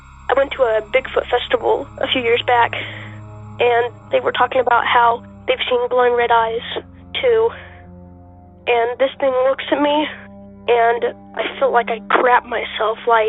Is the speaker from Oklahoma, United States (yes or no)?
yes; Oklahoma, United States; from Oklahoma